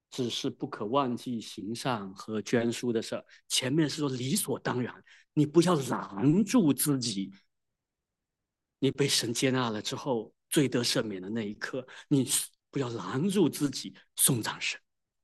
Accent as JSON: {"language": "Chinese", "town": "Wenzhou", "region": "Zhejiang", "country": "China", "said": "我们温州人有个口头禅，叫做“靠救主”。"}